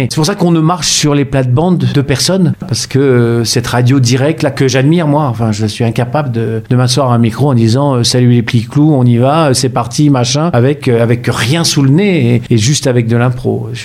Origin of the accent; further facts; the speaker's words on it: Limoges, Nouvelle-Aquitaine, France; born there; also born or lived in Paris / Lille; Je suis né ici, je suis né à Limoges, puis je suis parti, comme beaucoup de gens. Je suis parti à Paris, puis à Lille, pour mon travail de comédien. Et puis je suis revenu.